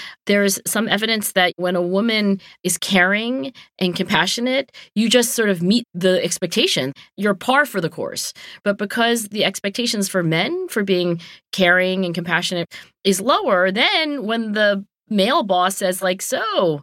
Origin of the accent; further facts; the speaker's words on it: Cherry Hill, New Jersey, United States; Subaru, the car company, had opened an office in my hometown of Cherry Hill, New Jersey.